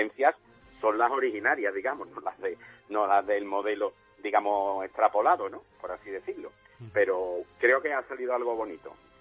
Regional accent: Italy; Spanish is a second language; yo soy antes de Italia, yo cada vez que voy a Italia

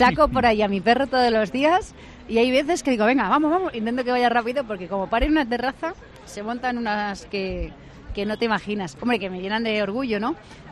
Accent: Madrid, Community of Madrid, Spain; Yo soy de Chamberí.

